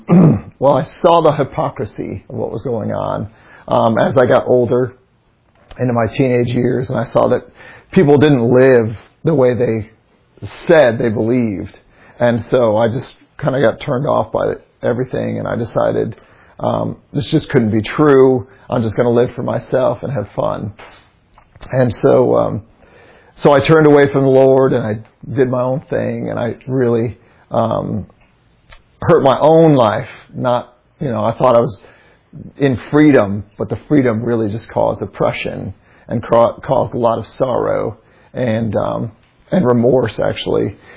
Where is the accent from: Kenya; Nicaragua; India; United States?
United States; Illinois; And so my background, I was raised near Chicago, and it was a little town.